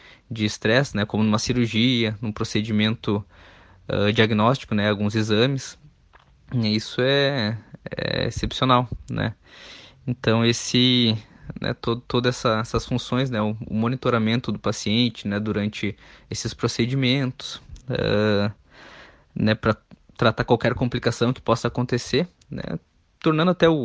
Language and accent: Portuguese; Passo Fundo, Rio Grande do Sul, Brazil; Sou natural de Passo Fundo, fiz o curso de medicina na Universidade de Passo Fundo e minha residência médica no município de Tubarão